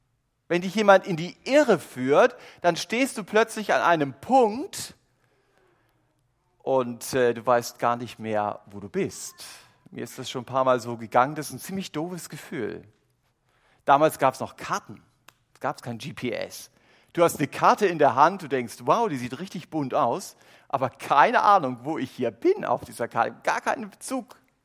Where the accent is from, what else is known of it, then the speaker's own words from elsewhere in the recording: Germany; So sind wir Menschen gestrickt, vielleicht ganz besonders wir als Deutsche. Wir lieben Regelkataloge.